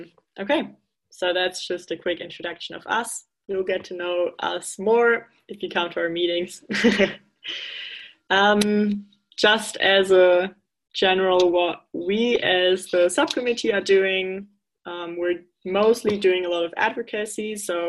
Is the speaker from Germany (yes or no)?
yes; Germany; now in Finland; I'm originally from Germany, where you just sing a lot and drink while singing.